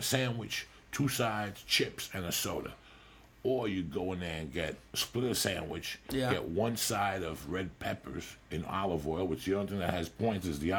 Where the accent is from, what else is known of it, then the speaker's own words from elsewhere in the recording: New Jersey, United States; You know, I'm from Jersey. I grew up around great delis.